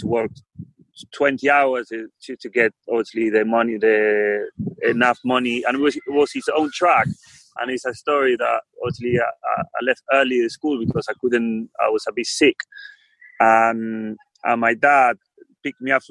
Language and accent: English; Mar del Plata, Buenos Aires Province, Argentina; English is a second language; I'm from Mar del Plata. It's a lovely seaside city.